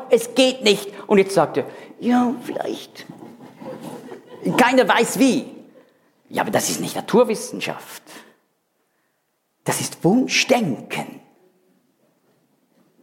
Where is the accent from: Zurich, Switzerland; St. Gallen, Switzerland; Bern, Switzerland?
Zurich, Switzerland; Ich bin in einem Knabengymnasium groß geworden in Zürich